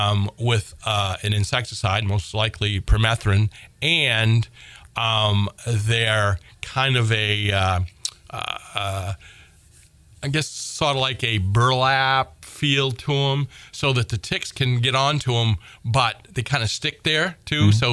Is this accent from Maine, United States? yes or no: yes; Maine, United States; And I mean, I grew up in Southern Maine and I too, as a kid, you know, wandered all through the woods